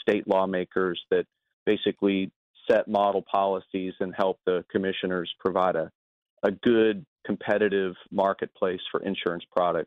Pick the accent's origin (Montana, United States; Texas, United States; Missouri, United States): Texas, United States; Houston; also born or lived in Minnesota; Yeah, so I was actually born in Minnesota, but I got to Texas when I was 5 years old.